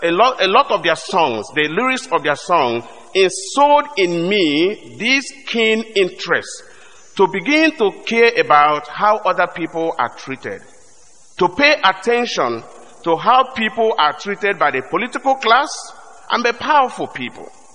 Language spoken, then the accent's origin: English; Nigeria; I'm from Nigeria originally. I don't know how many of you, pay attention to what is going on in the country of my birth.